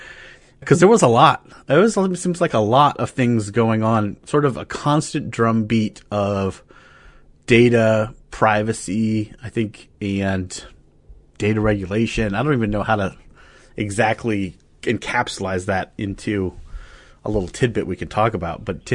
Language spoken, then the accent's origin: English; United States; As an American, like, my perspective on this is like pretty distinct.